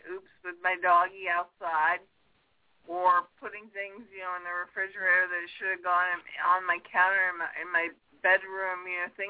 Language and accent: English; Pottsville, Pennsylvania, United States; I'm from Pottsville, Pennsylvania, the poorest county in the poorest, or actually the poorest city in the poorest county in the state of Pennsylvania.